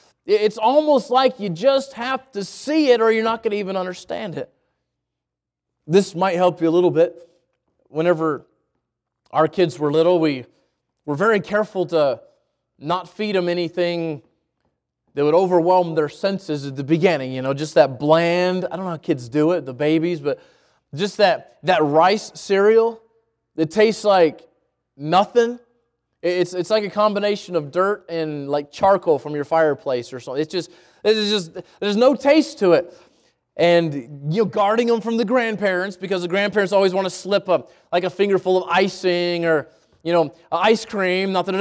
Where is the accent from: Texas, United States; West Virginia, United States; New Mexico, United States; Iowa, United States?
New Mexico, United States; I would call it a lake because I'm from New Mexico.